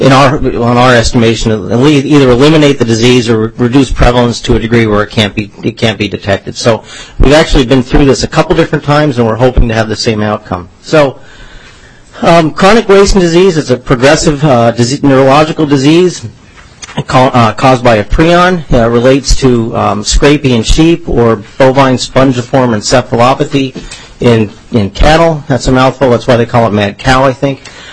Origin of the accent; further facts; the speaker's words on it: New York, United States; Mr. Chair, I'm from New York. I can do it in one and a half.